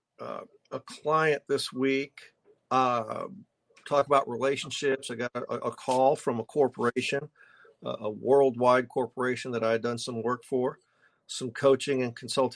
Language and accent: English; Texas, United States; I love being a Texan. Look, y'all. I just said y'all.